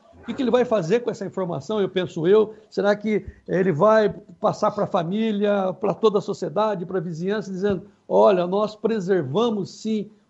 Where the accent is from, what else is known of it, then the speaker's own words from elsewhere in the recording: Araraquara, São Paulo, Brazil; born there; eu sou originário da área citrícola, sou nascido em Araraquara